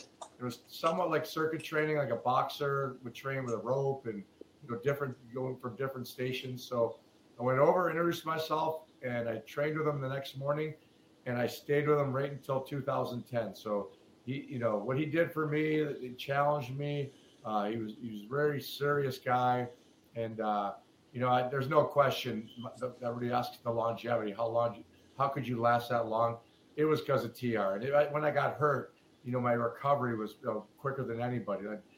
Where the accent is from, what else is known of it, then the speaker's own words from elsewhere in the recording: Evergreen Park, Illinois, United States; where I grew up in Evergreen Park.